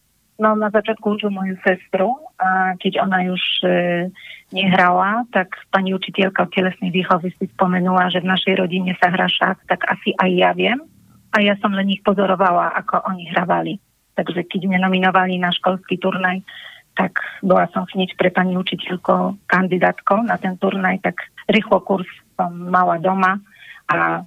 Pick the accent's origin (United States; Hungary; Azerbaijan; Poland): Poland; Slovak is a second language; Áno, pochádzam z Polska.